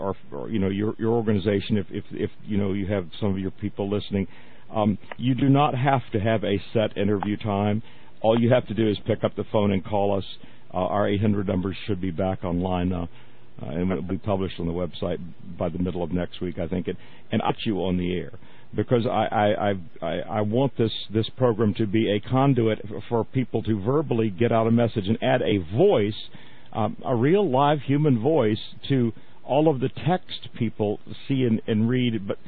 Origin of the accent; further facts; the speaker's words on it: the South, United States; Growing up in the South, there are of course Catholics here